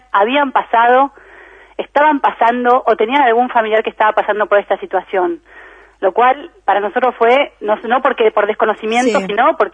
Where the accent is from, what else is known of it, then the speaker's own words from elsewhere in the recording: La Plata, Buenos Aires Province, Argentina; yo soy platense, amo mi ciudad, me crié ahí